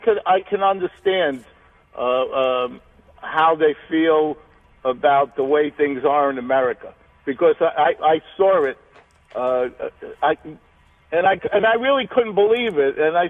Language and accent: English; Queens, New York, United States; You know, I was a kid from Queens. I got drafted in 1968